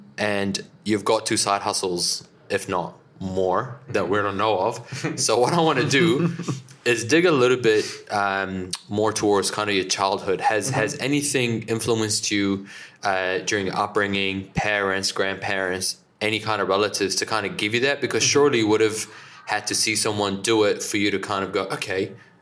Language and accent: English; Auckland, New Zealand; I'm from Auckland.